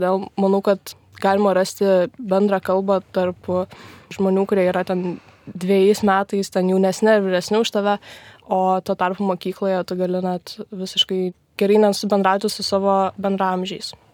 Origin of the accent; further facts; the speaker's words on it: Kaunas, Kaunas County, Lithuania; man 17 metų irgi esu iš Kauno